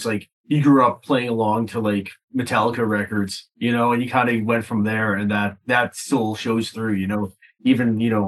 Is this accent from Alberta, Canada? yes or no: no; Winnipeg, Manitoba, Canada; now in Halifax, Canada; I grew up in Winnipeg playing a lot of like punk rock and a lot of metal and stuff like that.